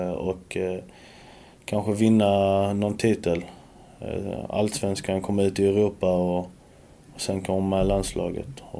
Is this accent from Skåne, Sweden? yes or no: yes; Helsingborg, Skåne, Sweden; Sen kommer jag från Helsingborg också.